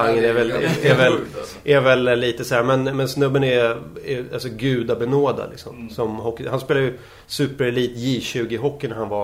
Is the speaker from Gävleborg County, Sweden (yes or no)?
no; Ösmo, Stockholm County, Sweden; jag växte upp i Nynäshamn. Eller Ösmo faktiskt, utanför Nynäs.